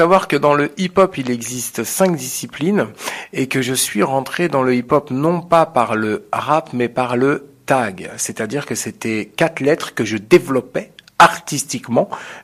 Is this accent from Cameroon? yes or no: no; Perpignan, Occitanie, France; je suis de Perpignan.